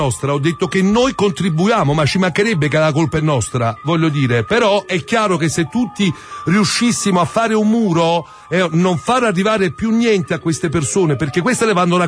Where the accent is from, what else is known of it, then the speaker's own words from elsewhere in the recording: Naples, Campania, Italy; tu sai che io sono di Secondigliano